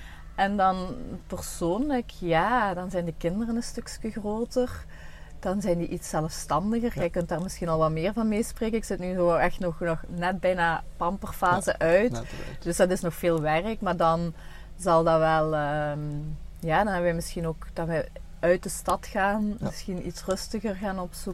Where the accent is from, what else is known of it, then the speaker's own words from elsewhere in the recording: Bree, Limburg, Belgium; Ik ben geboren en getogen in Bree. Mm-hmm. Ik ben 40 jaar. Ik woon ondertussen niet meer in Bree